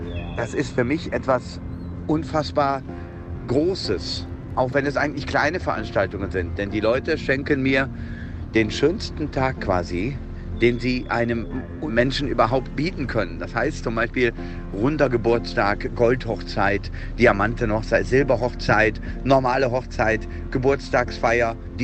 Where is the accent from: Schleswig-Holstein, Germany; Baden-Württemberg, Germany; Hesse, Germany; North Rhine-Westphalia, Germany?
North Rhine-Westphalia, Germany; Würselen; Okay, also ich bin aufgewachsen im Kreis Aachen. Das ist in Würselen, genauso hieß meine Stadt